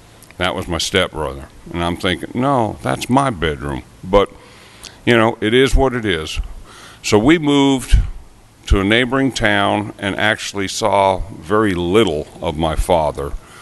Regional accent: Massachusetts, United States; But I was born in New England. I lived in a small rural suburb of Boston.

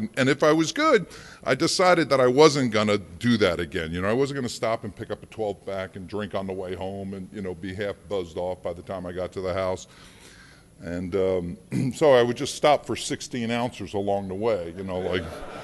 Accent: New Jersey, United States; born there; I'm the youngest of six. I was born in New Jersey. My a good Catholic family, six kids, and I'm the youngest, spoiled worthlessly.

